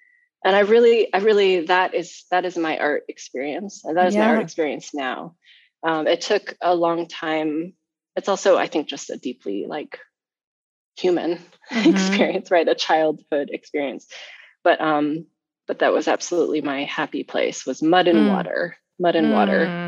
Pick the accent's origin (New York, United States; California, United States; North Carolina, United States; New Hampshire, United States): California, United States; I grew up in California, so there's mm-hmm. no water.